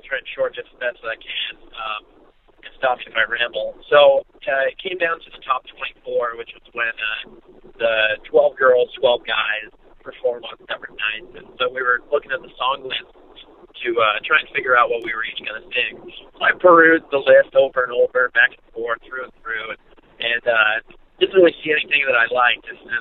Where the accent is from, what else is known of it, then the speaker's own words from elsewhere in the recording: Santa Cruz, California, United States; And growing up in Santa Cruz, California, one of the bands that I had to look up to was a local band by the name